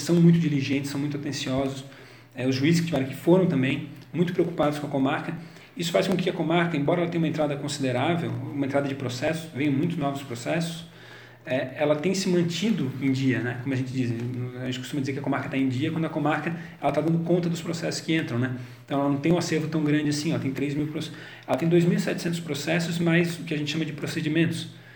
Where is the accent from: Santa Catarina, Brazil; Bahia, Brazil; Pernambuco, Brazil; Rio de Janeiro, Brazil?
Santa Catarina, Brazil; Florianópolis; eu sou manezinho da ilha, né? Eu nasci em Florianópolis, vivi a minha vida inteira ali em Florianópolis, estudei lá.